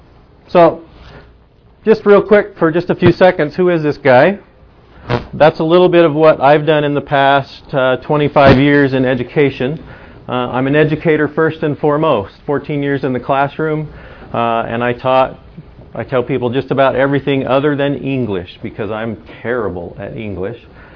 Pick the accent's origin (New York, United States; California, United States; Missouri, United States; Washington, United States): Washington, United States; Bainbridge Island; I'm from Bainbridge Island, and it's an island in the Puget Sound, just right straight across the water from Seattle.